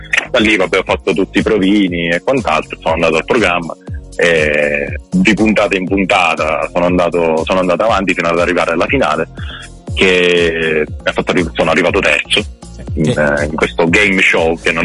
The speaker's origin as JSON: {"language": "Italian", "region": "Sicily", "country": "Italy", "lives_now": "Milan, Italy", "said": "Allora, sono siciliano, sì, ma in questo momento mi trovo a Milano per motivi di studio, mettiamo così."}